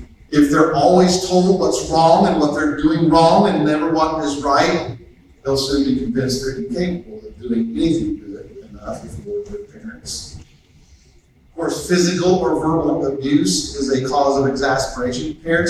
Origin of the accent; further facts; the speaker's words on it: Greensburg, Indiana, United States; down a neighborhood street in Greensburg, Indiana, my hometown